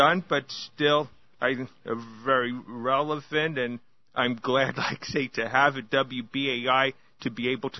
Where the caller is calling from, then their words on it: New Jersey, United States; I'm a listener from New Jersey.